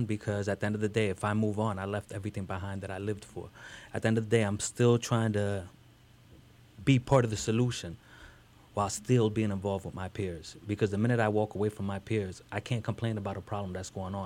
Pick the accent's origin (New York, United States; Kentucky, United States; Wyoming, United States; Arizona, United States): New York, United States; Bronx; I'm originally from the Bronx.